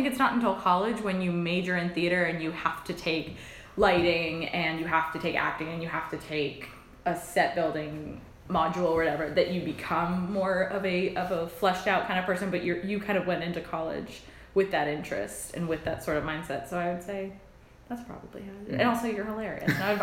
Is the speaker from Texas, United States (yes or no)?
no; New York, United States; born there; And then I was born in Westchester, New York, so it was a half hour away from Manhattan